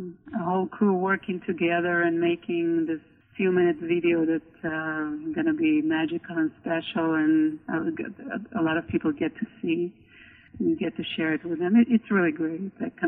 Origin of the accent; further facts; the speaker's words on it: Moldova; born there; English is a second language; Right. I was born in Eastern Europe. It used to be a part of Soviet Union, but now it's an independent country called Moldova.